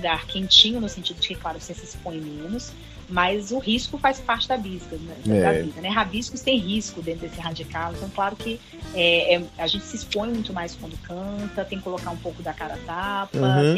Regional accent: Brasília, Federal District, Brazil; also born or lived in Florianópolis; now in Salvador, Brazil; minha primeira infância eu nasci em Floripa, mas eu fui criada em Brasília.

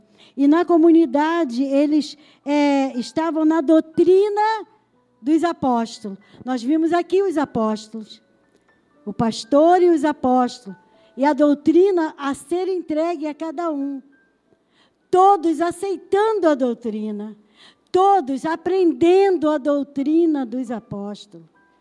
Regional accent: Linha Velha, Brazil; now in Nova Iguaçu, Brazil; Eu moro aqui em Nova Iguaçu, sou lá de Cabo Sul, de Linha Velha.

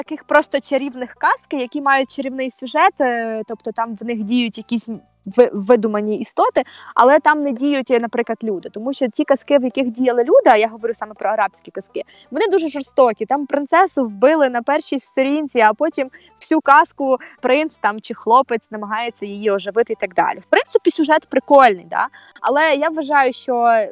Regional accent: Vinnytsia Oblast, Ukraine; now in Kyiv, Ukraine; я росла на Вінниччині. І до переїзду в Київ, а в Київ я переїхала аж у 2014 році, російську мову я чула тільки з телевізора

